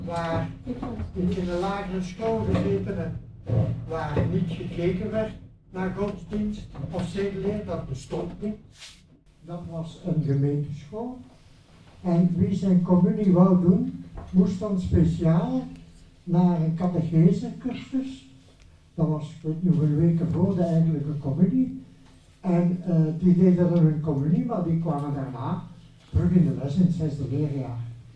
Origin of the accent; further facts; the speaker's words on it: Brussels, Brussels-Capital Region, Belgium; En ik heb dan als Brusselaar kennis gemaakt met Limburg.